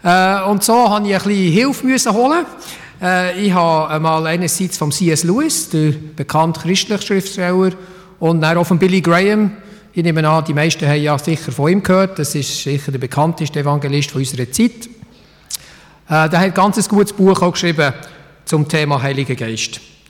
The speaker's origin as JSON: {"language": "German", "country": "Switzerland", "said": "Und wir als Schweizer, wir wollen ja immer aktiv sein"}